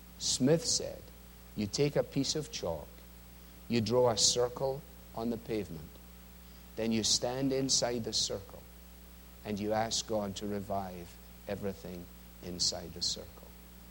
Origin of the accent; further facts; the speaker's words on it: Scotland, United Kingdom; And I, as a Scotsman, I like her very, very much.